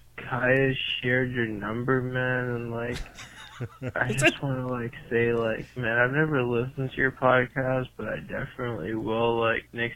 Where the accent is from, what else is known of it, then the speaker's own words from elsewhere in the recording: Orlando, Florida, United States; from Orlando, Florida.